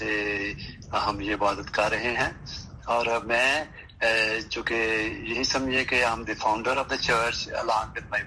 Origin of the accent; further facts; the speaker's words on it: Sialkot, Punjab, Pakistan; now in Washington, United States; اب وہ پاکستان سے ہی ہیں اور ہم دونوں سیالکوٹ سے ہیں۔